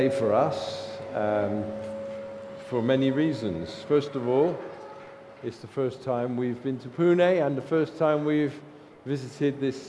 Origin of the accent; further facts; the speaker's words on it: Bristol, South West England, United Kingdom; a young man from my hometown, Bristol, who signed up the same day as my dad signed up.